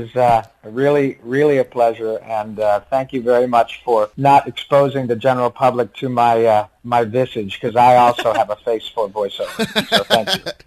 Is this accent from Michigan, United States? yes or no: yes; Grand Blanc, Michigan, United States; also born or lived in Detroit; I'm a guy from Grand Blanc, Michigan, man. I was born in Detroit and raised just south of Flint